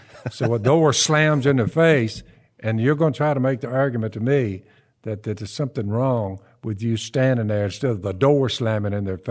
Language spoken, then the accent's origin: English; the South, United States; We're from the South. When I'm talking to older woman or whatever, I'm like, yes, ma'am.